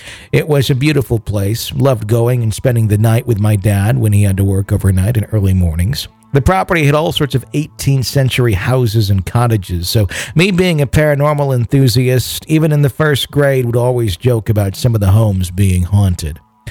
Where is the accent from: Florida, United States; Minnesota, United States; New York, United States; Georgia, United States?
Georgia, United States; As you can tell, I'm from the South, Georgia to be exact. I live in a town about 45 minutes south of Atlanta.